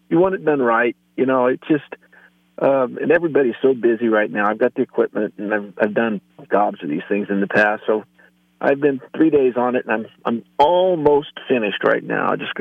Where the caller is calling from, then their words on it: California, United States; I'm in California today, and I'm having another glamorous 3 or 4 days here at one of my properties.